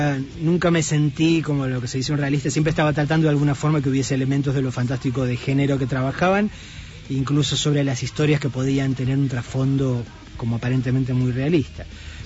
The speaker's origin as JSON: {"language": "Spanish", "country": "Argentina", "said": "Nosotros somos el país de Borges, de Cortázar"}